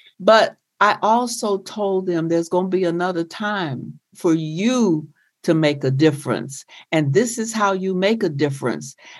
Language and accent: English; Deep South, United States; You know, I grew up in the Deep South. But when I got to New York and other places in the North